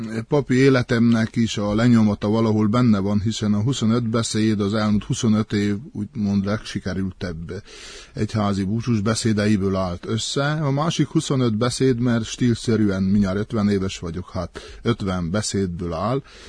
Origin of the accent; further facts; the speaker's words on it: Szépvíz, Harghita, Romania; Én egy csíki székely katolikus pap vagyok. Szép vízinek tartom magam, noha Szent Mihályon születtem 1968-ban.